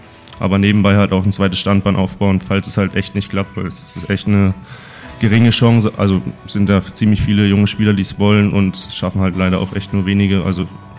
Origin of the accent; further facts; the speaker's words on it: Wolfsburg, Lower Saxony, Germany; Ich komme auch aus Wolfsburg, bin 22 Jahre alt.